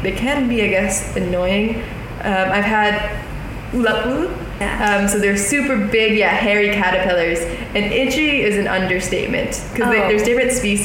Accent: United States; now in Indonesia; No, I'm not from Indonesia. I'm a citizen of the United States, but I live in Indonesia now.

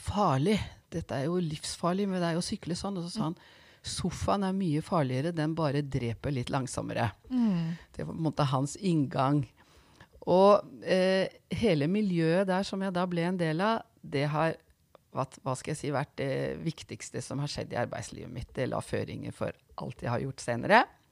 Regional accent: Skien, Telemark, Norway; moved away as an adult; now in Oslo, Norway; Vi startet i Skien, som hjembyen min, og så flyttet vi nordover til Narvik, og så var vi noen år i Gjøvik, før vi da havnet i Oslo, hvor vi har vært siden.

